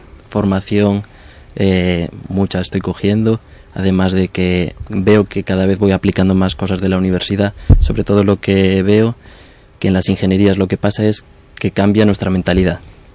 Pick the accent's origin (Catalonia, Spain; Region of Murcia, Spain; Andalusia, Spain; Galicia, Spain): Galicia, Spain; Lugo; Yo soy natal de Lugo.